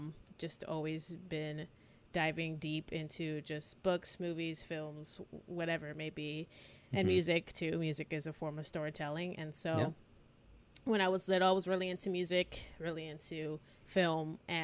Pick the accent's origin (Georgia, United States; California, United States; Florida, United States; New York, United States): California, United States; now in Pasadena, United States; I mean, I'm kind of Orange County. I grew up in Orange County.